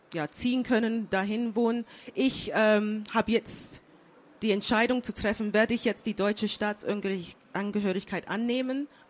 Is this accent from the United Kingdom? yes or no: yes; London, United Kingdom; Und als ich aufgewachsen bin, habe ich mich auf jeden Fall als Britin verstanden. Ich bin in London geboren und aufgewachsen und London ist meine Heimat damals